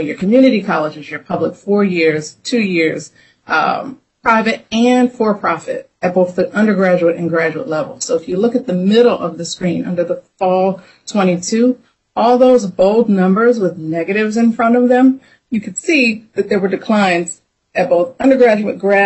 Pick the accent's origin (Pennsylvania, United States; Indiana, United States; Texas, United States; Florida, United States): Pennsylvania, United States; moved away as an adult; now in Washington, D.C., United States; Growing up in Pennsylvania, went to public high school, public university